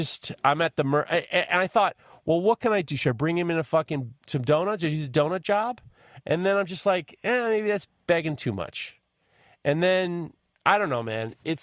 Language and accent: English; New York, United States; I'm from New York and get some fucking wood.